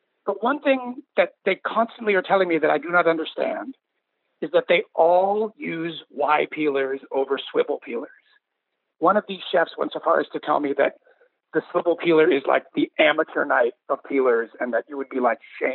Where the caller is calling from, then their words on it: Los Angeles, California, United States; I'm in Los Angeles.